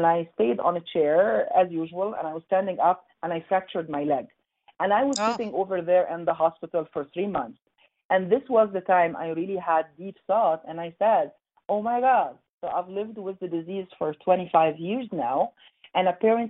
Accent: Egypt; Growing up in Egypt by that time, long time ago

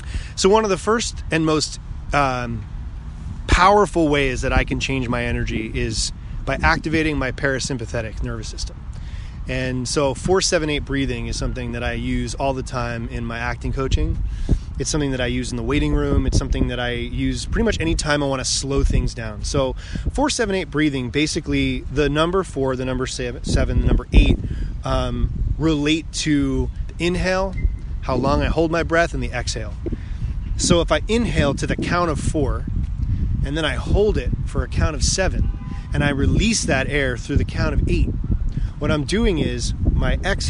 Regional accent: East Coast, United States; I grew up on the East Coast. My family had one rule.

